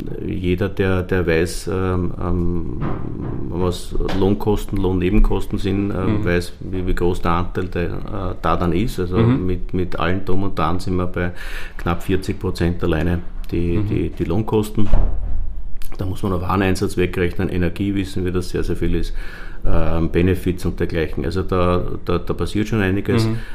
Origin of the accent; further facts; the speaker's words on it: Klosterneuburg, Lower Austria, Austria; Ich glaube, da war ich 15 oder 16, weil ich bin in Klosterneuburg aufgewachsen.